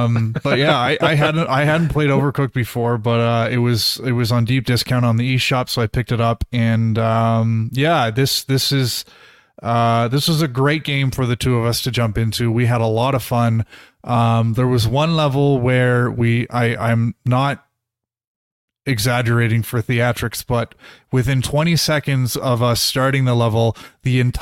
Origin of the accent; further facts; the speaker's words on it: Toronto, Ontario, Canada; I grew up in Toronto.